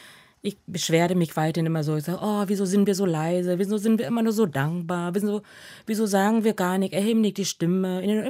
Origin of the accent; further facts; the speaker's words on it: Vietnam; now in Germany; Und daher ist Vietnam zwar sehr weit für mich, meine Heimat, aber gleichzeitig, oder auch meine Wurzel